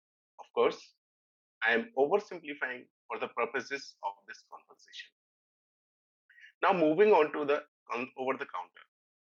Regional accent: Alicante, Valencian Community, Spain; I'm originally from Alicante.

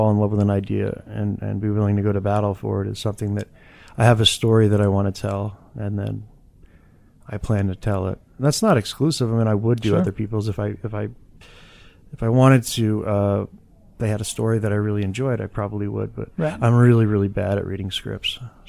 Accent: New York, United States; also born or lived in Philadelphia; Well, I'm from New York. Well, born in Philly, but really from upstate New York originally. I've been out here over 20 years, though, so mm-hmm. this is pretty much home now.

